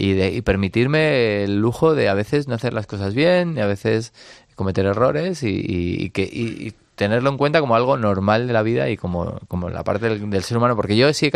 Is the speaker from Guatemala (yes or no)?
no; Spain; el momento de comer es un ritual y en España lo vivimos como tal y no podemos olvidarnos de que No somos ingleses, ni noruegos, ni alemanes